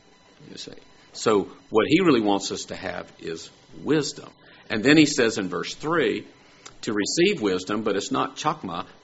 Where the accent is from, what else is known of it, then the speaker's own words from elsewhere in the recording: the South, United States; because we're from the South